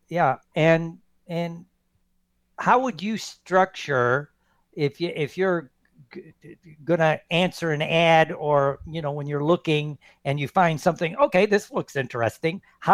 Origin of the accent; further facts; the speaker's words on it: Indiana, United States; yeah, I'm from Indiana. Men are men, and sheep are nervous.